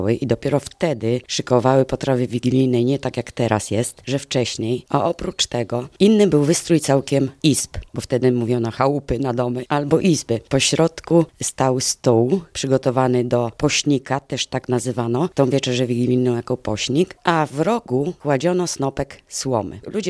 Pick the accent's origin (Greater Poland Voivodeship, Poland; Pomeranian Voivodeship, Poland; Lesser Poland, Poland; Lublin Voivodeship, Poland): Lublin Voivodeship, Poland; Gołąb; jestem regionalistką z Gołębia.